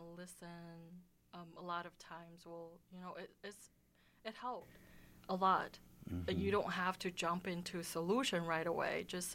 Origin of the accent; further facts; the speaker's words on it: Shenyang, Liaoning, China; English is a second language; Shenyang is the capital city of Liaoning Province.